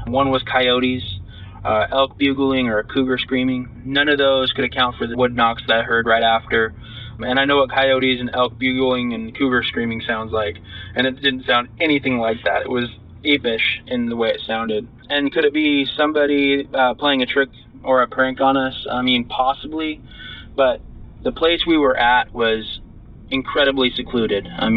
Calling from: Washington, United States; from Washington State.

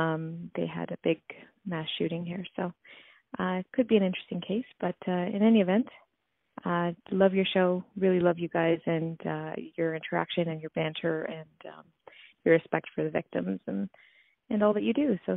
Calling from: London, Ontario, Canada; Hi, guys. … from London, Ontario.

